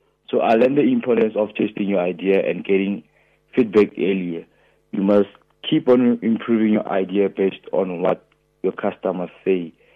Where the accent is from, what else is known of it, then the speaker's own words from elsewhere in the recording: Krugersdorp, Gauteng, South Africa; Born and bred in the Krugersdorp West, Mohale City, and I'm 23 years of age.